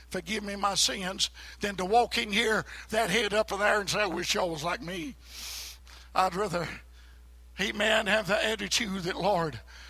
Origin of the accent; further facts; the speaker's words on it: United States; I remember sitting in a little Methodist church that I was raised in Allen County, Shiloh United Methodist Church. And years and years ago, I was a little boy growing up, and mom and daddy would take us to church.